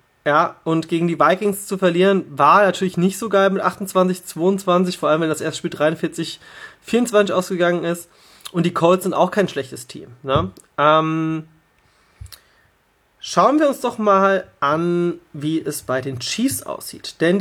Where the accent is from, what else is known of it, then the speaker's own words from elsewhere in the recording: Hanover, Lower Saxony, Germany; born there; das muss ich als gebürtiger Hannoveraner zugeben